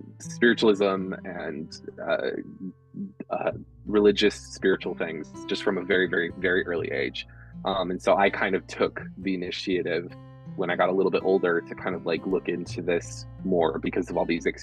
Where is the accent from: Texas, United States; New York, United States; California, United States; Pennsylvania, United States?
New York, United States; I grew up here in Western New York, and this is sort of like Lilydale's just a couple hours away, which is like basically the Vatican of spiritualism.